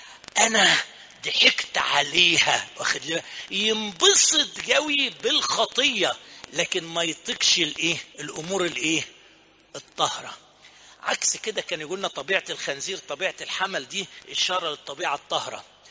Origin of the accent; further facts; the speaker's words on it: Upper Egypt, Egypt; لو انت مش عارفها تجي تعالى عندنا في الصعيد اوريها لك